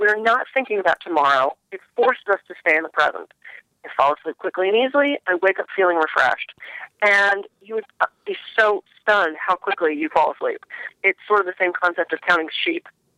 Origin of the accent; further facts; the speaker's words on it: East Coast, United States; I'm from the East Coast. I know. I am not clearing my mind.